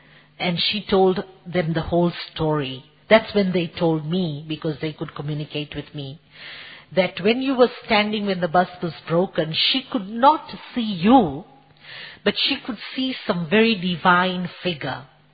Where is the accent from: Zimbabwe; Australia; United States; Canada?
Zimbabwe; also born or lived in Zambia; now in Kenya; I was born in Zambia, those who know Africa. I was brought up in Zimbabwe, and I'm living in Kenya since last 29 years.